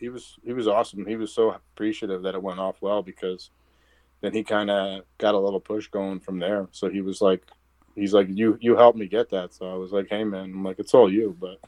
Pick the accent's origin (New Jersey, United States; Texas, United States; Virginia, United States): New Jersey, United States; New Milford; I was born in Passaic Valley Hospital near Westwood, but I lived in New Milford, New Jersey, pretty much my whole life.